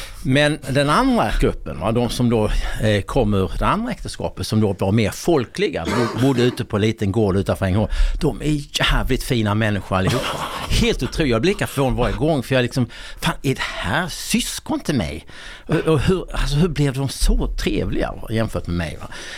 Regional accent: Sweden; när jag växte upp i Sverige.

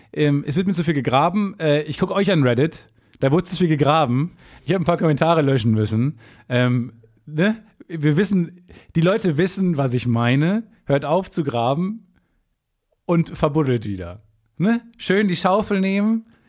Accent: North Rhine-Westphalia, Germany; born there; mein Name plus Kreis Unna, wo ich geboren bin, da klingelt doch was

